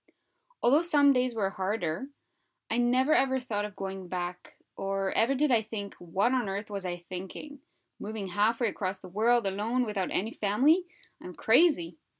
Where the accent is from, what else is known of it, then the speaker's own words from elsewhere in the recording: Belgium; now in Canada; I'm from Europe. I was born and raised in Belgium. In 2016, I moved to Western Canada with the hope of starting something new.